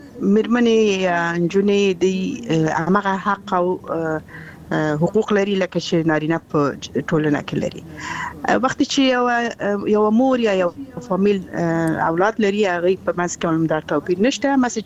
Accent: Balkh, Afghanistan; زه اصلي اوسیدونکی د بلخ ولایت یم، د بلخ ولسوالۍ.

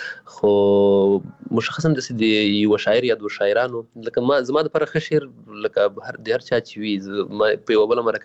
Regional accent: Paktika, Afghanistan; born or raised there; also born or lived in Waziristan, Pakistan

